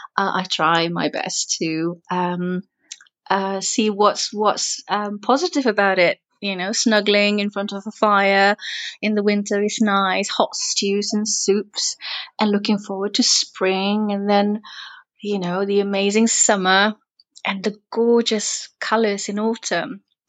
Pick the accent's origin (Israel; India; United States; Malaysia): Malaysia; moved away as an adult; also born or lived in Bristol; now in Winchcombe, United Kingdom; Okay, I'm originally from Malaysia. I moved to the UK in 2003. So I've been here about 16 years now. And I moved to the UK when I got married. And I first moved to Bristol.